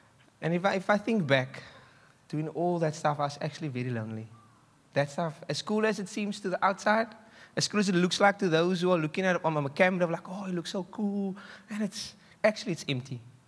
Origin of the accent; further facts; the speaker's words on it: South Africa; I grew up in Alsace River. I had enough, but I didn't have like a lot. And so just some context of where I'm from is quite rough.